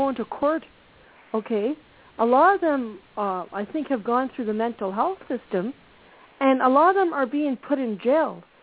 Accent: Canada; in Canada here, because I'm Canadian

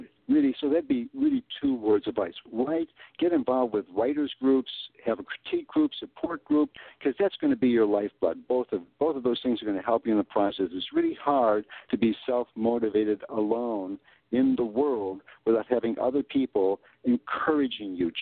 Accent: Chicago, Illinois, United States; born there; also born or lived in Australia; Well, because I was born in Chicago and then I moved to Australia, and then I started speaking more Australian when I was there, and then, you know, I came back in 1990 back to Chicago.

